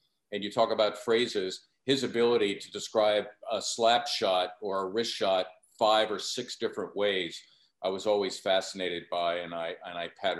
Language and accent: English; Philadelphia, Pennsylvania, United States; because I always kept the identity of a kid growing up in Northeast Philly and always held that identity